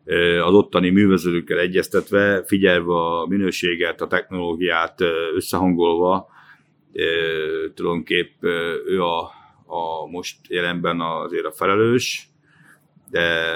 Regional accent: Lipót, Győr-Moson-Sopron, Hungary; born there; Tulajdonképpen ugye Lipóton születtem, ez a kis 700-750 lakósú települést szeretem

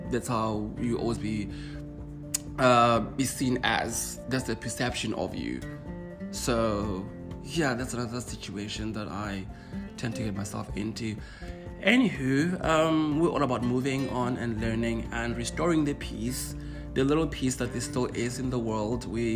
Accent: South Africa; You know, I'm from South Africa. I was also hoping for a chance to go home and see my mother and my sister

